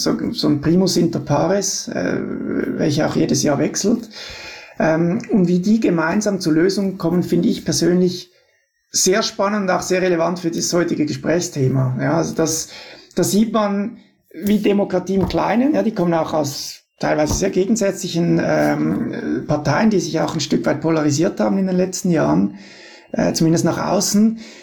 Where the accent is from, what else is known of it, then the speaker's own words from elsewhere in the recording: Switzerland; Als Schweizer und als auch Vertreter der demokratischen Denkweise.